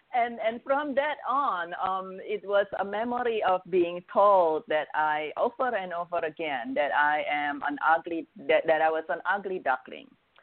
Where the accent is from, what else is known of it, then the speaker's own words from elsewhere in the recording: Indonesia; English is a second language; I came from Indonesia, a particularly Chinese Indonesian background.